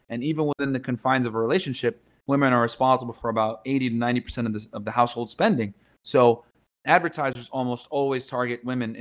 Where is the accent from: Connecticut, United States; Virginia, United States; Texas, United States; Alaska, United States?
Connecticut, United States; now in Miami, United States; I'm originally from Connecticut.